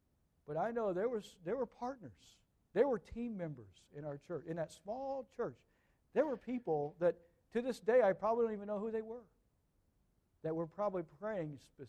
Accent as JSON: {"language": "English", "region": "Indiana", "country": "United States", "tie": "born there", "said": "My brother was still on the farm that I was born on up in Indiana."}